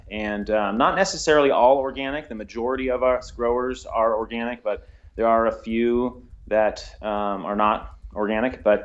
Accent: California, United States; No, I grew up in Northern California in a suburb of San Francisco, and we didn't do any really gardening of ourselves.

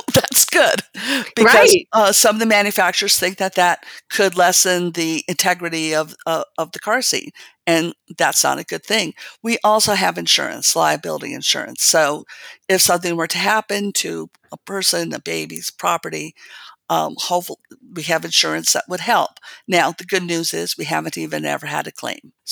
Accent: Santa Fe, New Mexico, United States; I grew up here in Santa Fe. I went to Stanford. I went to Stanford Business School.

